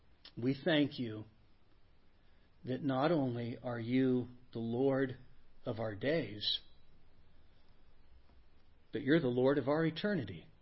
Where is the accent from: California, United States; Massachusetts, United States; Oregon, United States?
California, United States; Sacramento; I was born and raised in Sacramento. I'm a fifth generation Californian. Back when California used to be a good state. And I learned important values growing up in California, in Northern California.